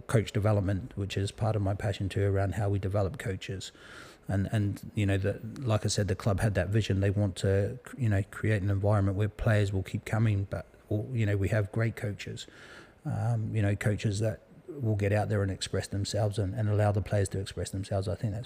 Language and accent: English; England, United Kingdom; now in Haarlem, Netherlands; Yeah, so I come from England.